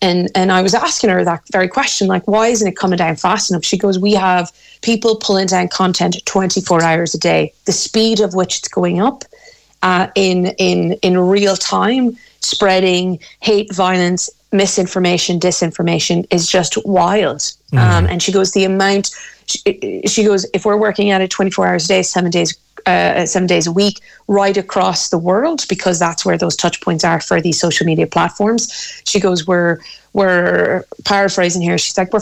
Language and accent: English; Ireland; And as an Irish MEP, we've talked about it before, Keith, that we house here in this country several of the social media platform sites.